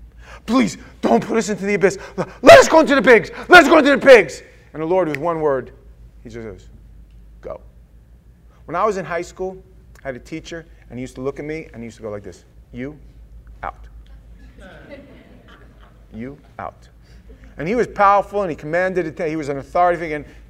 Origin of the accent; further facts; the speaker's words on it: New York, United States; now in Florida, United States; when I first moved down to Florida in 1988, and you went into a store and, hey, I'm from New York.